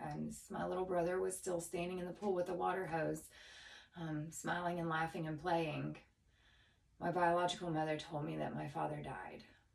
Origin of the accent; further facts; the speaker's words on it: Pensacola, Florida, United States; I am 33 years old, and I am from the Pensacola, Florida area, and I'm also totally blind.